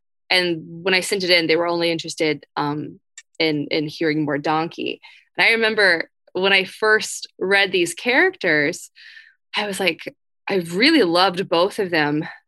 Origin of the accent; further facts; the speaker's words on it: Matthews, North Carolina, United States; I grew up in Matthews, North Carolina, and every year we would have this thing called Matthews Alive on Labor Day weekend